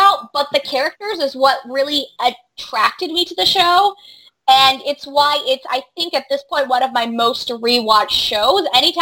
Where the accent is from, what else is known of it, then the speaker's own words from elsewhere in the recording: Portland, Maine, United States; I'm from Portland, Maine, so I'm allowed to make fun of the other Portland